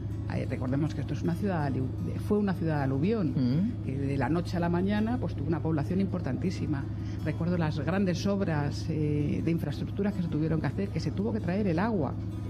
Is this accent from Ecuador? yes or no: no; Corcón, Spain; also born or lived in Germany; Mis padres emigraron a Alemania a trabajar en la fábrica de la ópera al lado de Frankfurt y mi hermano el mayor y yo nacimos allí. Yo vine a vivir al Corcón con meses.